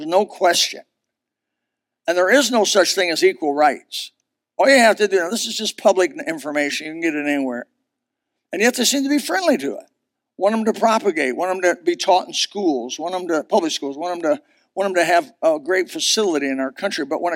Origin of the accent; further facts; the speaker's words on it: Elkhart, Indiana, United States; In my hometown, Elkhart, Indiana, there was a beautiful